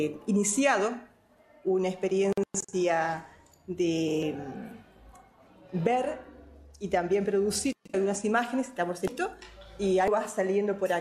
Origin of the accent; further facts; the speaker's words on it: Uruguay; Acá estamos en la contaminación ambiental en cuanto a nuestro país Uruguay